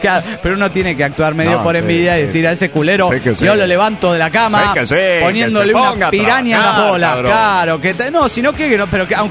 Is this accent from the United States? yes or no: yes; Delta, Colorado, United States; de Delta, Colorado.